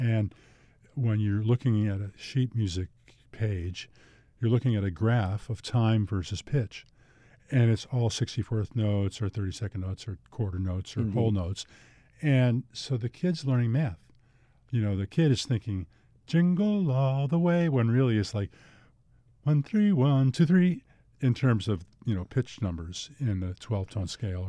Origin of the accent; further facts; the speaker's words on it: Elmira, New York, United States; No, I was raised in Elmira, New York, where he worked for Westinghouse.